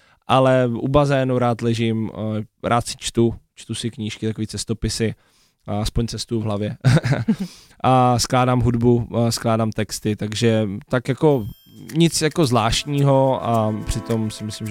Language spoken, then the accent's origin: Czech; Brno, South Moravian Region, Czechia; born there; já v Bělorusku nebydlím, nebo vlastně narodil jsem se v Brně a nikdy jsem tam nežil nějakou delší dobu